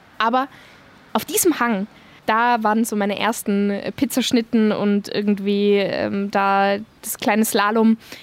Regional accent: Tyrol, Austria; now in Germany; Ich bin so froh, wenn ich auch mal keinen Berg sehe, weil ich in Deutschland diese Weite genieße, die ich nirgendwo habe in Tirol.

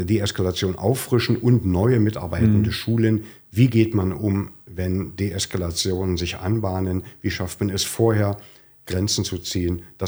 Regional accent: East Germany, Germany; Aber ich bin in der DDR aufgewachsen

